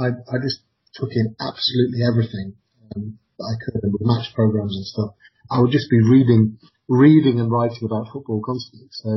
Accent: North West England, United Kingdom; I grew up in Cheshire, and it was, well.

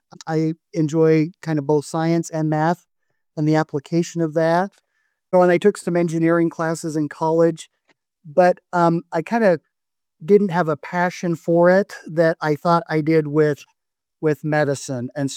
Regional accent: Salt Lake City, Utah, United States; that's where my parents went, and that's where I was born. But I grew up mostly in Salt Lake City.

